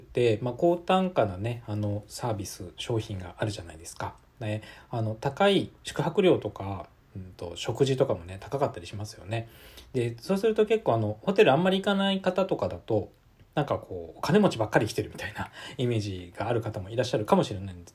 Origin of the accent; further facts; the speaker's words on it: Kanagawa, Japan; born there; also born or lived in Tokyo; 私は今千葉県に住んでおります。で、以前は神奈川県で生まれて東京都にも住んでいたこともあって、今千葉っていう感じですね。43歳の男です。